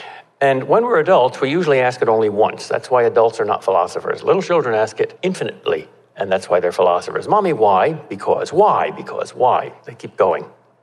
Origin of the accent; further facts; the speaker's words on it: Boston, Massachusetts, United States; here because I am from Boston.